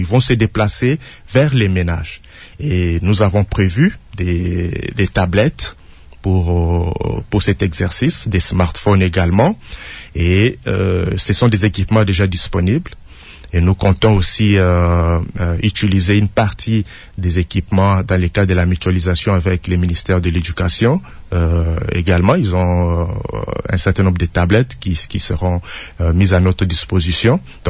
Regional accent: DR Congo; Je sais que en tant que Congolais

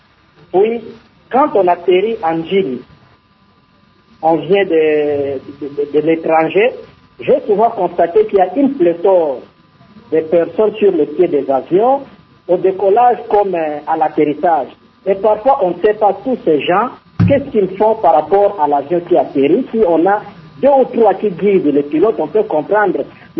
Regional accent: Bandundu, DR Congo; Chez nous, en République démocratique du Congo, j'ai été dans ma province de Bandundu

